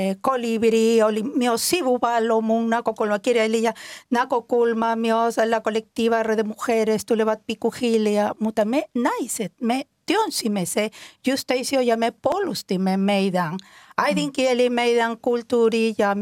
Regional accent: Peru; Finnish is a second language; now in Finland; minä olen perulainen.

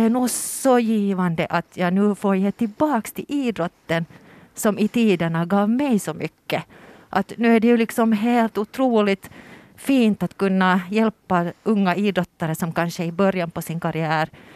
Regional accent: Tenala, Uusimaa, Finland; No, jo, alltså jag är född och uppvuxen i Tenala

